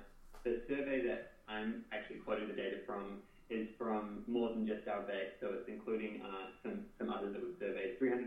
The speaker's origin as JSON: {"language": "English", "country": "New Zealand", "lives_now": "Seattle, United States", "said": "So I'm from New Zealand"}